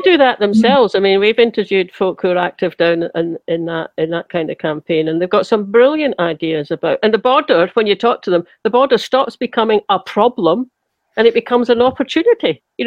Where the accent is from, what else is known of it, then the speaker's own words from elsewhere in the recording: Cupar, Scotland, United Kingdom; So I grew up in Cooper, right? I suspect Cooper may not be so pro indie as some places in Scotland